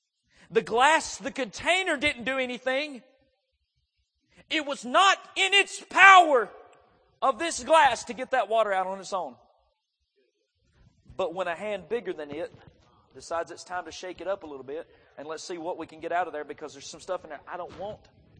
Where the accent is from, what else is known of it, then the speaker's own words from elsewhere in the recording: Sneed, Alabama, United States; His parents owned a trucking company there where I grew up in Sneed, Alabama.